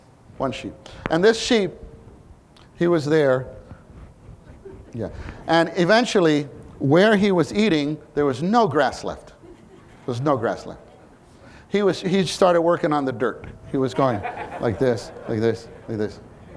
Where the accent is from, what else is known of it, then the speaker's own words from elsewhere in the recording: Brooklyn, New York, United States; also born or lived in Southern California; I was born and raised in Brooklyn. I was raised in this city. For all my years, my whole life has been here, except for a brief 2.5-year period where I was in Southern California.